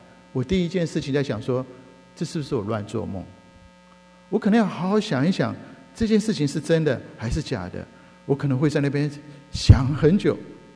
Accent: Taiwan; 我从小在台湾长大，我们在台大附近

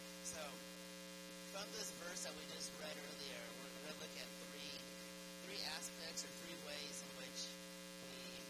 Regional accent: the South, United States; Growing up in the South, I had to realize I was serving in the South

